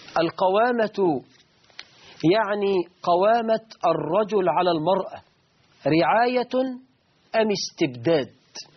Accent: Egypt; فين مشكلة العنوسة وإحنا عندنا في مصر 12 مليون عانس تخطوا سن 35.

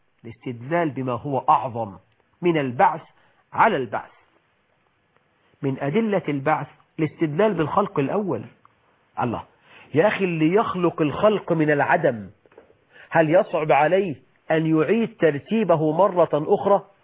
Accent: Egypt; بلدنا مصر

